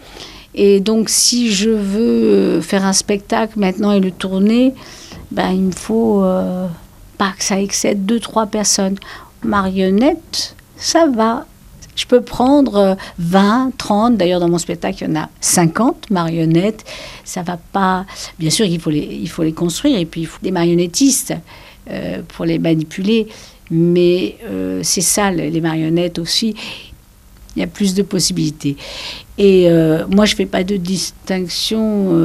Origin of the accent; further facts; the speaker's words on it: Paris, Île-de-France, France; born there; Peut-être parce que je suis née dans le Marais.